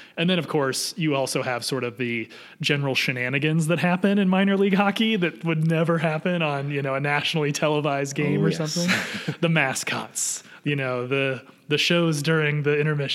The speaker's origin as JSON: {"language": "English", "town": "Fort Wayne", "region": "Indiana", "country": "United States", "tie": "born or raised there", "said": "So I grew up in Indiana, in Fort Wayne, Indiana, for our listeners out there."}